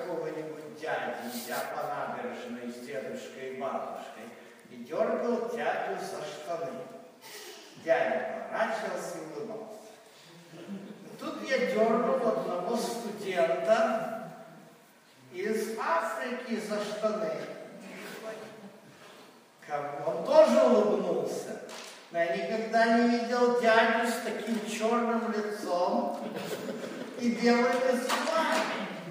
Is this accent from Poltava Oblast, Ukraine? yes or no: yes; Kremenchuk, Poltava Oblast, Ukraine; Это я в детстве в Кременчуге, у нас было вертолетное училище военное.